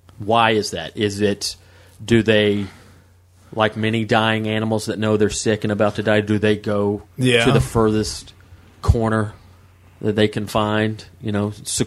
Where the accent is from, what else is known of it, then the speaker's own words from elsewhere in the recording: the South, United States; A great little appetizer, little snack, a little hors d'oeuvre that just I grew up with in the South